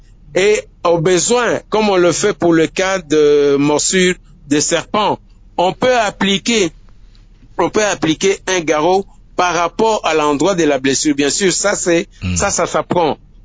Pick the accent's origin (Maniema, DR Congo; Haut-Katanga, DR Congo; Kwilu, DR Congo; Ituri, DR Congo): Kwilu, DR Congo; Kikwit; Ici chez nous à Kikwit, les meilleurs médecins que les gens écoutent s'appellent Docteur Ndé.